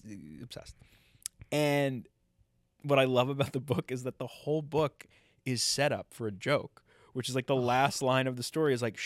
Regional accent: New York, United States; I'd preface the joke by saying I'm from New York. And so Edinburgh is weird to me.

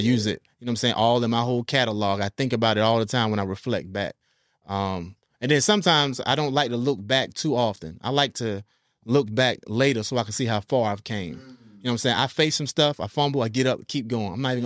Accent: North Carolina, United States; I'm from North Carolina, and a lot of people don't know that you had your foot in the ground heavy in North Carolina.

